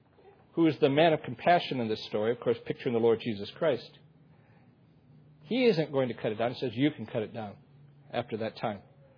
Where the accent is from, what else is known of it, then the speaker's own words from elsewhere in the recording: United States; Because I'm an American and love the country of America, of course.